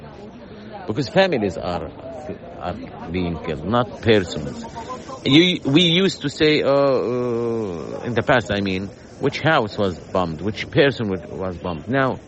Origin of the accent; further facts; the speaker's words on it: Jabalia, Gaza Strip, Palestine; now in Deir al-Balah, Palestine; Basically, I'm from Jabalia and I fled. I didn't escape because of bombing. I escaped because of shortage of water and food. Now I'm in the middle areas of the Gaza Strip, in Deir al-Balah, in Maghazi